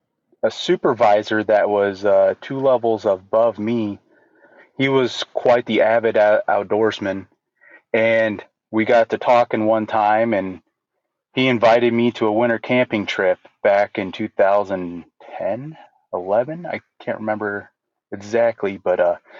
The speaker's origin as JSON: {"language": "English", "region": "Illinois", "country": "United States", "tie": "born or raised there", "said": "So I grew up in Central Illinois as a overweight kid that played sports, mostly football, baseball, that sort of thing."}